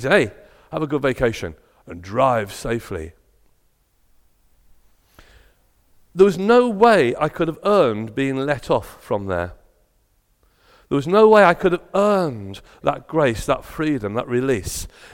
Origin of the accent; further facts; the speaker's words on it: England, United Kingdom; It's English. I'm English.